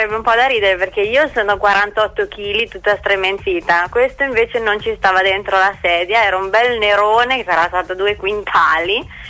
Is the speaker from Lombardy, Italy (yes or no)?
no; Modena, Emilia-Romagna, Italy; Io sono di Modena.